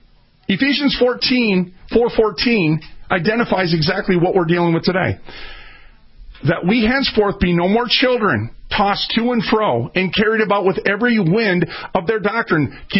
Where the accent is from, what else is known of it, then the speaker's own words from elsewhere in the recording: Minneapolis, Minnesota, United States; I was raised in North Minneapolis, in the hood.